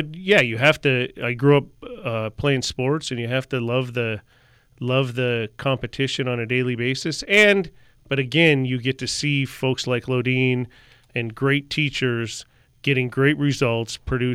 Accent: Montana, United States; So originally I grew up in Montana. Okay. We made it to California.

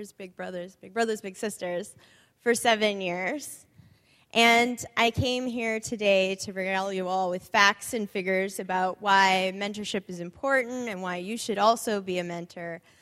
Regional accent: Seattle, Washington, United States; I mean, we're from Seattle. We know this.

